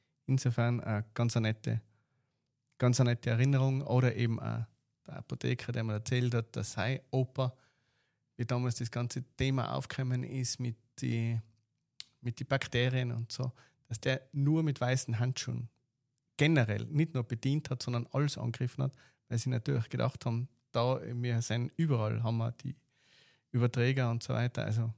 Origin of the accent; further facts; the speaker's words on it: Wattens, Tyrol, Austria; Und das hat er nachher immer bei uns in Wattens machen müssen, weil wir natürlich da einen Garten gehabt haben.